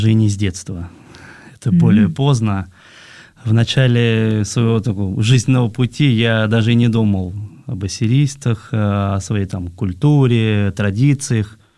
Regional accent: Moscow, Russia; born there; Родился я в Москве, вот, в обыкновенной семье.

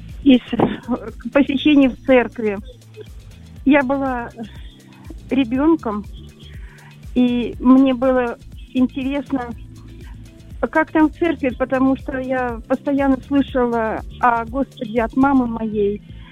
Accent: Moscow, Russia; я из Москвы.

